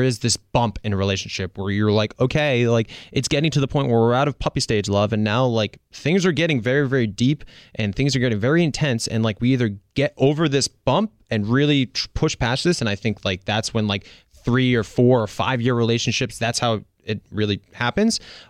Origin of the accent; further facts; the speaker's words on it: East Coast, United States; because I grew up on the East Coast.